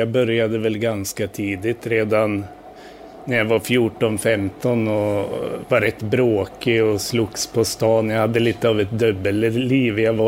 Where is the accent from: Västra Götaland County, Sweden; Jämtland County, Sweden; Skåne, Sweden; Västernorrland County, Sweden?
Västernorrland County, Sweden; Njurunda; Jag var en typisk hockeykille. Jag växte upp i Njurunda utanför Sundsvall.